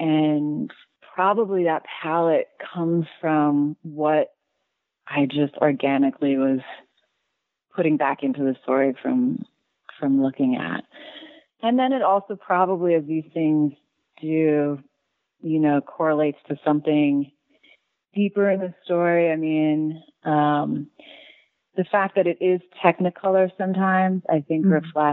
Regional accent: Long Island, New York, United States; I grew up on Long Island, mm-hmm. and I started going into the city occasionally when I turned 13 by myself.

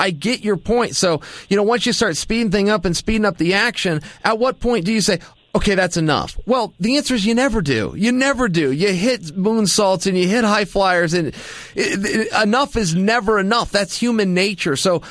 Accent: Portland, Oregon, United States; Yeah, I grew up in Portland. We had a great scene.

